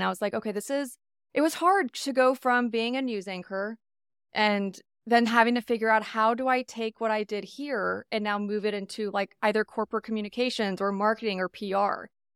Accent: Texas, United States; I was born and raised here in Dallas-Fort Worth. So I was like, great, I get to go back home.

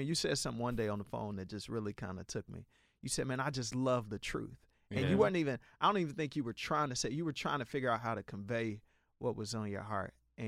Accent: Chicago, Illinois, United States; born there; I was born December 18 in Chicago on the far south side

